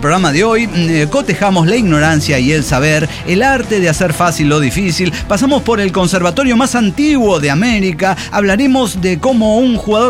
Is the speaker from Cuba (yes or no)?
no; Mexico; Es que soy mexicano.